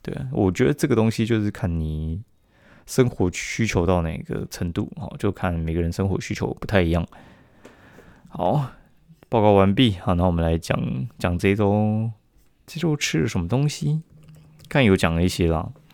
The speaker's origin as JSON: {"language": "Chinese", "region": "central and southern Taiwan", "country": "Taiwan", "lives_now": "Taipei, Taiwan", "said": "因为我是中南部那边上来的嘛，所以我就觉得说，嗯，好像中南部其实也不错啊。"}